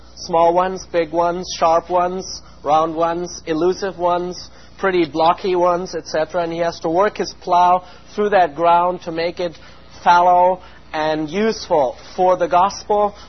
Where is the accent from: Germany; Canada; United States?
Germany; South Germany; English is a second language; Now, I come from South Germany, as you have already noticed, a few times